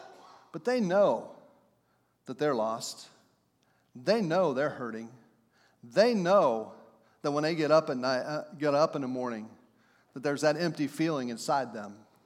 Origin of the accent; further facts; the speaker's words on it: Heath, Ohio, United States; Heath, Ohio is the next town over. And I grew up in Heath, so I used to always crack this joke.